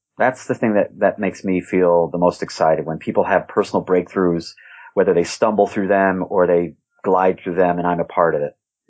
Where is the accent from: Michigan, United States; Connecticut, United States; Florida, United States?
Connecticut, United States; Wethersfield; moved away as an adult; also born or lived in Hartford; now in New York, United States; I was born in Connecticut, in Hartford, grew up in Wethersfield, Connecticut, which is a really typical American suburb. And, left there around the age of 18 to go to college